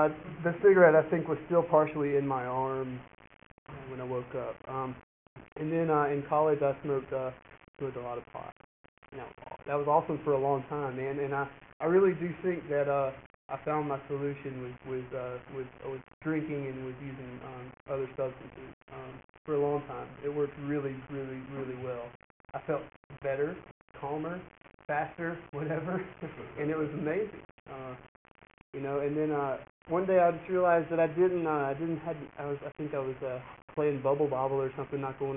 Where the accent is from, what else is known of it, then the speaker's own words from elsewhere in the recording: Canton, Georgia, United States; also born or lived in Augusta; I was born in Augusta and moved to Canton, Georgia. I grew up in Canton, Georgia. It's a little small town north of here.